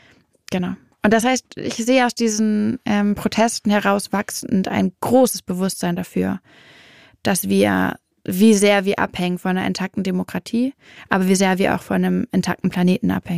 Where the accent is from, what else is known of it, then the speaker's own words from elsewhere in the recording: Hamburg, Germany; bin ich auch Hamburgerin.